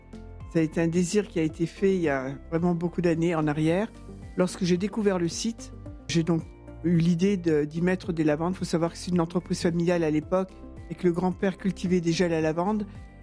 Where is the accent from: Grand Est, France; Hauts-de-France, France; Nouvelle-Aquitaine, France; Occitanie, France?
Grand Est, France; now in Côte d'Azur, France; j'étais originaire de la Lorraine, même si maintenant il y a plus de 60 ans que je suis ici, mais j'étais originaire de la Lorraine